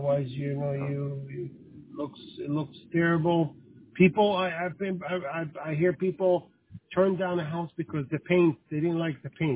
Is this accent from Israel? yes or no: yes; Israel; moved away; Besides the fact that I'm from Israel. In Israel, you know how to do everything.